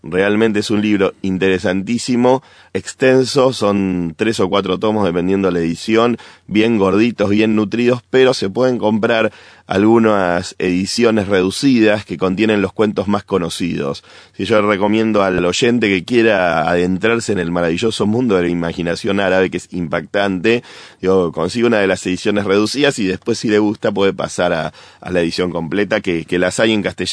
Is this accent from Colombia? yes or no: no; Argentina; No podía dejar de poner un autor argentino porque yo soy argentino, por supuesto.